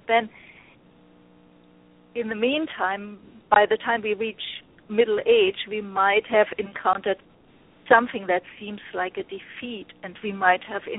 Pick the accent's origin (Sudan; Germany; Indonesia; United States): Germany; English is a second language; I'm from Germany. You probably hear my accent.